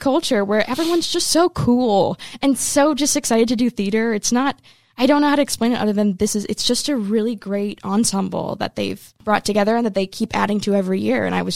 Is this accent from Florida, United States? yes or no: yes; Tampa, Florida, United States; growing up in Tampa and watching theater in Tampa, are people that I knew and was familiar with.